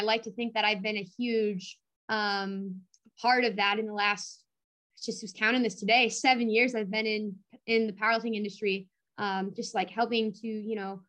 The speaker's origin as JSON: {"language": "English", "region": "Minnesota", "country": "United States", "tie": "born or raised there", "said": "Born and raised in Minnesota."}